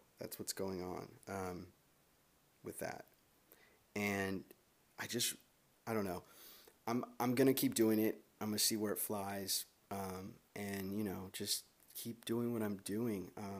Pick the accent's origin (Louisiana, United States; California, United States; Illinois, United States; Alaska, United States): California, United States; Los Angeles; And I grew up in Los Angeles. I'm born and raised here. It's a fucking dope city.